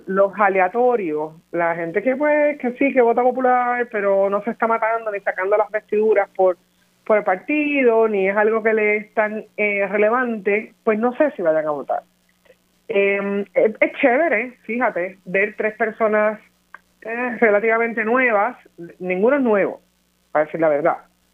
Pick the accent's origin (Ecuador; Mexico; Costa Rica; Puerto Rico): Puerto Rico; Y somos boricuas y somos caribeños.